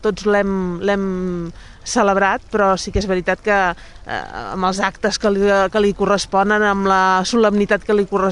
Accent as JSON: {"language": "Catalan", "town": "Valls", "region": "Catalonia", "country": "Spain", "said": "tots els que som de Valls sabem el que representen les festes desenals"}